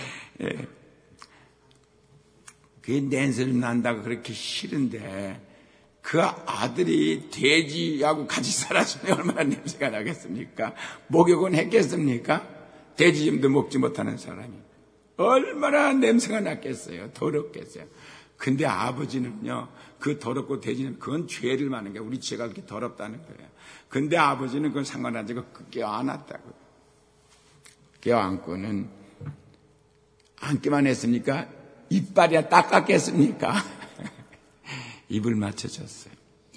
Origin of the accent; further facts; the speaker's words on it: South Korea; 저도 듣기 좋아요. 내가 한국 사람이니까.